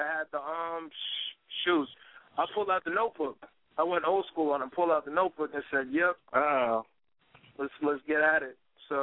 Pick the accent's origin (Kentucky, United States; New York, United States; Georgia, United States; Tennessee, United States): New York, United States; we just try to capture that feel like what it was like growing up in New York, like in the summertime